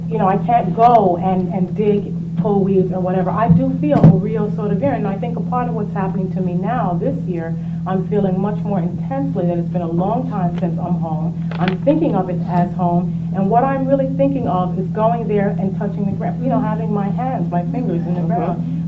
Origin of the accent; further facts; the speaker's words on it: New Jersey, United States; Now, when I was growing up in New Jersey, I don't exactly know how, because my grandmother and my family were very poor